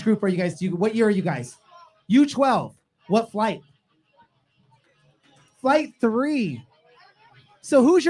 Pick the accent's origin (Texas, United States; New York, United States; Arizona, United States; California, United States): California, United States; Aliso Viejo; I'm from Aliso Viejo as well, so welcome to the stadium all the way from Aliso Viejo.